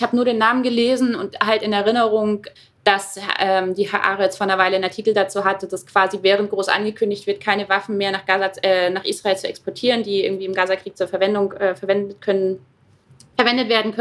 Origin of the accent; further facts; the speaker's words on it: Brandenburg, Germany; Also da, wo ich aufgewachsen bin